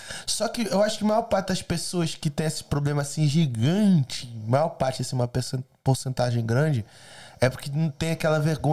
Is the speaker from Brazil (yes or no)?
yes; Brazil; eu acho que eu sou brasileiro pra caralho nessa porra, mano.